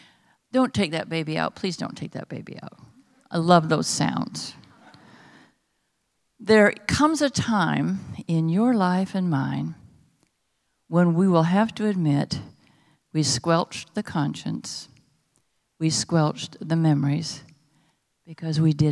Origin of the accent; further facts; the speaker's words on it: California, United States; now in Texas, United States; I don't think the laws allow for quite enough speed here in Texas. I'm a Californian, and everybody seems to feel very comfortable about going fast.